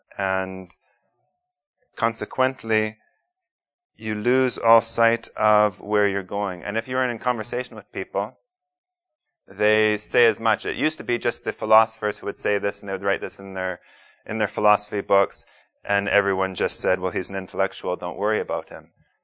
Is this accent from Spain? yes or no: no; British Columbia, Canada; I was on the bus down to Vancouver before my plane out of British Columbia, my hometown province.